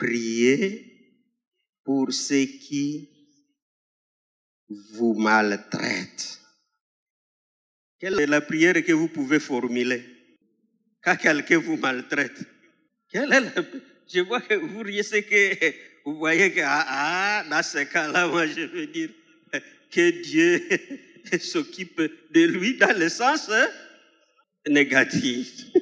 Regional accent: Beni, North Kivu, DR Congo; now in Goma, DR Congo; Je ne vous ai pas dit d'où je suis venu. Je suis venu de Béni. Vous connaissez ce qui se passe à Béni.

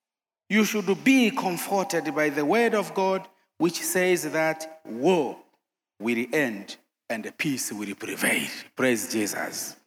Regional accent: Kagera, Tanzania; English is a second language; I come from Tanzania, from the village which is located near the border of Tanzania and Uganda, and therefore I am also remembering the days when I was a refugee in 1978

